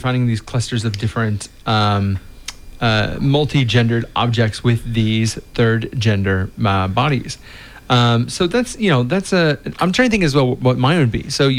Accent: United States; somebody was asking me about Trump because I'm American

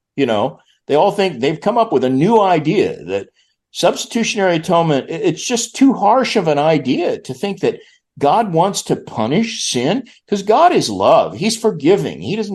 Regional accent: Tulsa, Oklahoma, United States; I grew up in Tulsa, the headquarters of every charismatic leader, you know.

